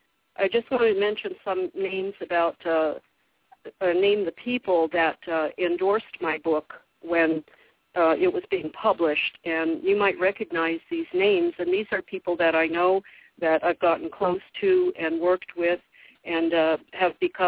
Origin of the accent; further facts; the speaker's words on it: Hawaii, United States; my growing up in Hawaii, I have a lot of insight about Hawaii politics and about, just local culture